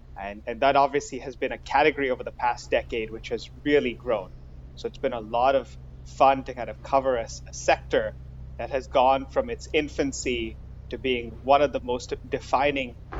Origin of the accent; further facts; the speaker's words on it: India; also born or lived in Singapore / Indonesia; I was born in India, grew up in a bunch of different countries, Singapore, India, Indonesia. We moved a lot.